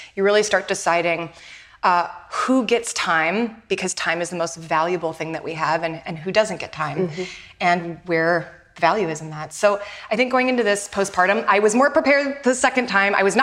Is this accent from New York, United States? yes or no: no; Michigan, United States; For me, I was raised in Michigan, where it's a very blue-collar Midwest work ethic.